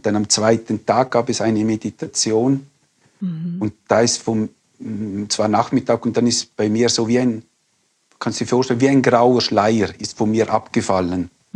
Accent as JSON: {"language": "German", "country": "Switzerland"}